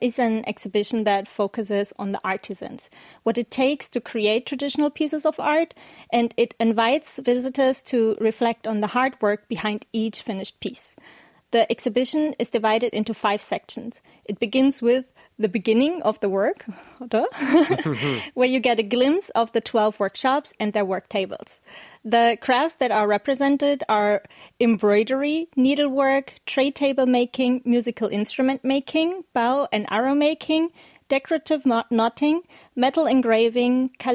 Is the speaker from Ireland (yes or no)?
no; Germany; moved away as an adult; now in Korea; I'm from Germany, and I moved to Korea 4 years ago in September 2022.